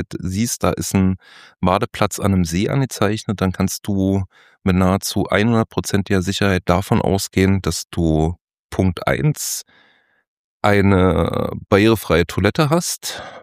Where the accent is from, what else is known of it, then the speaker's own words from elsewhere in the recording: Berlin, Germany; Bin ja auch eher so ein bisschen manchmal so ein Stadtcholeriker als Berliner.